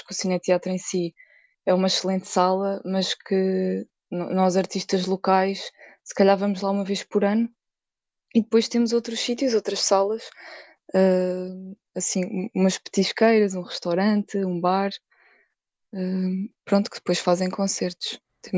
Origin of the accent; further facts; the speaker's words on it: Castelo Branco, Portugal; Acho que tenho muito privilégio por ter nascido e crescido em Castelo Branco